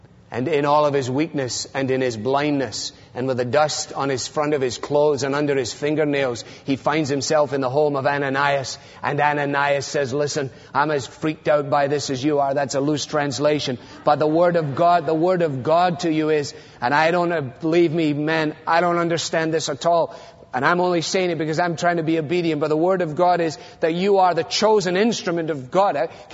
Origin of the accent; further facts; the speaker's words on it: Glasgow, Scotland, United Kingdom; A third of my class growing up in Glasgow was